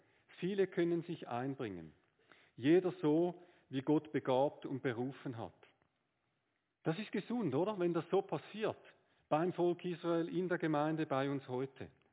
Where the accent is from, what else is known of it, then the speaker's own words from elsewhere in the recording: Switzerland; Aber wir sind ja gut als Schweizer im Eishockey.